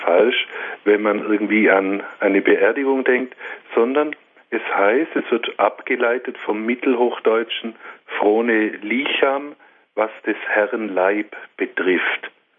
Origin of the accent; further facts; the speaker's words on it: Switzerland; Über der Grenze bei uns in der Schweiz drüben hängt es dann